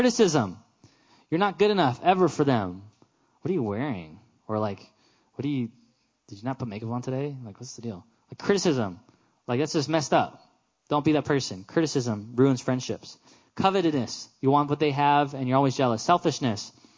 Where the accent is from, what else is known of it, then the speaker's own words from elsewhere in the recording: Hawaii, United States; I was bullied in Hawaii because I looked like a white kid, even though I'm Hawaiian.